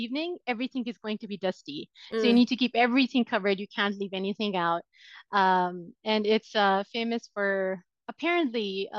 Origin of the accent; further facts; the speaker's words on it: Multan, Punjab, Pakistan; English is a second language; So originally, I am from Pakistan. I come from a city, Multan. It's not one of the, you know, known cities of Pakistan, like Islamabad, Karachi, Lahore. Those are the big cities. I come from Multan.